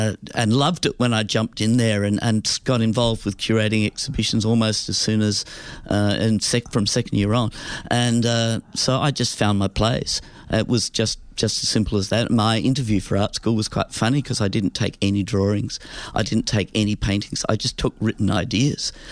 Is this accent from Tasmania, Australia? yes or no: yes; Hobart, Tasmania, Australia; I grew up in Hobart and...